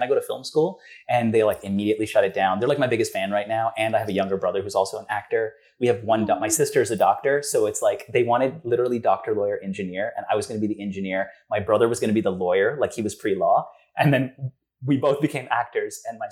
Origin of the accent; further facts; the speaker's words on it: Canada; Like I never say that because I'm Canadian.